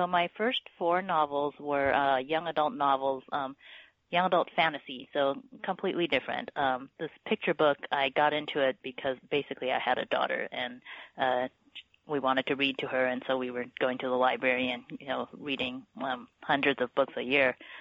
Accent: Taiwan; now in United States; And growing up in Taiwan, my maternal grandmother was one of my main caretakers.

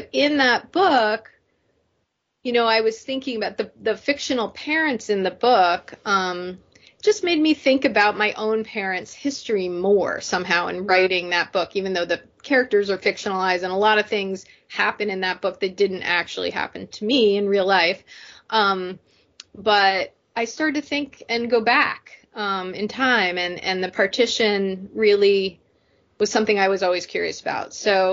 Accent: Connecticut, United States; my first book, The Whole Story of Half a Girl, was very much based on my own experiences growing up in Connecticut.

